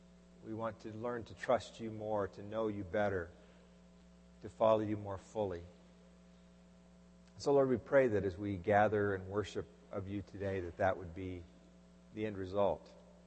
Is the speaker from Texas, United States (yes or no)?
yes; Dallas, Texas, United States; As many of you know, I grew up in Dallas, Texas.